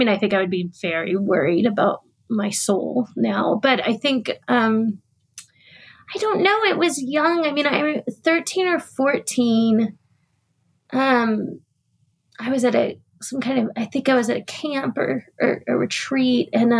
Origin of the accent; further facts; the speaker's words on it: Lockhart, Texas, United States; I am from Central Texas. I lived in a small town called Lockhart, Texas, until I was about 11, which is not far from Austin. And then I moved into the city